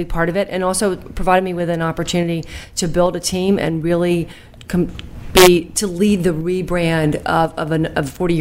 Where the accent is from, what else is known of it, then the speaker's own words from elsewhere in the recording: Macon, Georgia, United States; Macon, Georgia.